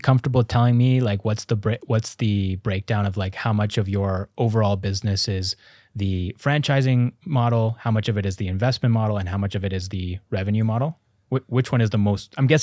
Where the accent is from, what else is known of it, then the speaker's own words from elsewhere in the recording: Canada; As a Canadian, we also, you know, it's not very common to see a Canadian restaurant outside of Canada.